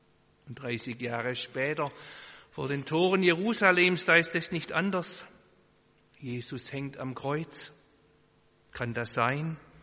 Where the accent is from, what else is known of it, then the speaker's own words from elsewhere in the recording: Baden-Württemberg, Germany; Als Schwabe beneide ich sie da in Bayern.